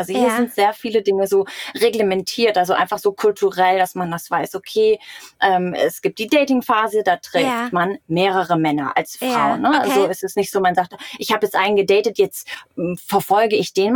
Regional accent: Germany; wo wir als Deutscher immer so denken, um Gottes Willen, die armen Frauen.

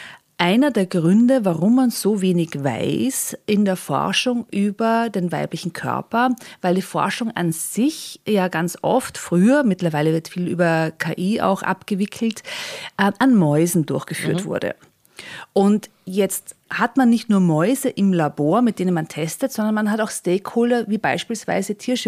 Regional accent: Mondsee, Upper Austria, Austria; Ich bin am Land aufgewachsen in Mondsee

